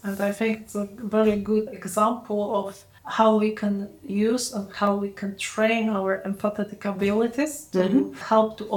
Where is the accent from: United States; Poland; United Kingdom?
Poland; I'm from Poland.